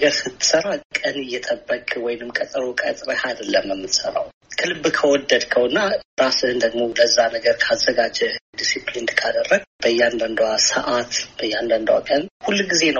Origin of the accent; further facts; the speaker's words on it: Ancharo, Amhara, Ethiopia; እኔም በልጅነቴ አንቻሮ በምትባል ተራራማ አካባቢ ነው ያደግኩት።